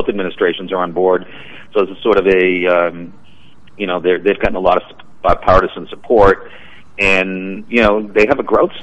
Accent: Boston, Massachusetts, United States; now in Florida, United States; Let's put it this way: I'm originally from Boston, so that answers your question.

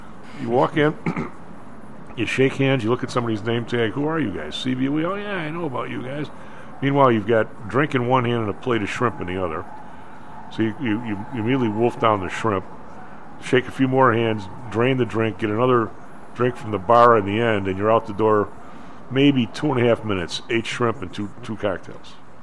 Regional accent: Reading, Pennsylvania, United States; I'm a Democrat. I'm from Reading, Pennsylvania.

